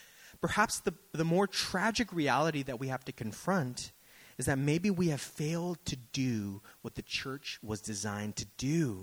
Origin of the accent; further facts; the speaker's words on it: Daly City, California, United States; But you see, I grew up in Daly City, okay?